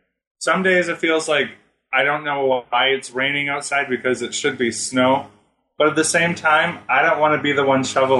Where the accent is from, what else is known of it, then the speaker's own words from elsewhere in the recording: Wisconsin, United States; We're from Wisconsin. We can handle a little bit of cold.